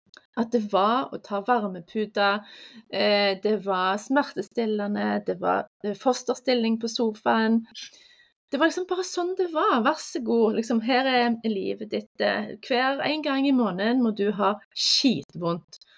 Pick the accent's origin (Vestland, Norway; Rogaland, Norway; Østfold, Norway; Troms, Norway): Rogaland, Norway; Stavanger; snart 39 år gammel kropp. Jeg er født og oppvokst i Stavanger